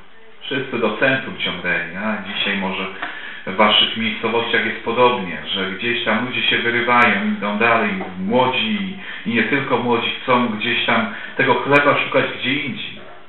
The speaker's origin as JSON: {"language": "Polish", "region": "Opole Voivodeship", "country": "Poland", "said": "pochodzę z małej wioski na Opolszczyźnie, no i co im to powie, nie?"}